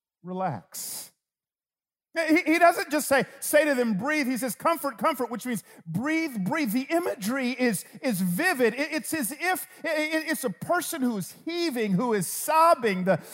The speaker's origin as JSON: {"language": "English", "town": "Atlanta", "region": "Georgia", "country": "United States", "tie": "born or raised there", "said": "I grew up in Atlanta, Georgia Bulldogs fan, man, and golly."}